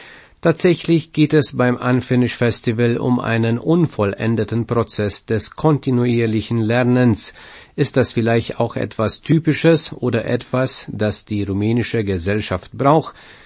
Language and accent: German; France; now in Romania; Aber ich komme aus Frankreich, also gibt es hier eine Nuance.